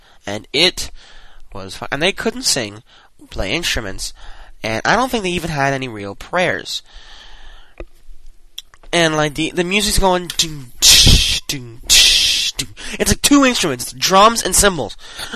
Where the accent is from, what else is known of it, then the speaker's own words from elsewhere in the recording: New York, United States; Well, I love to talk, but I'm from New York, so it's a totally different story.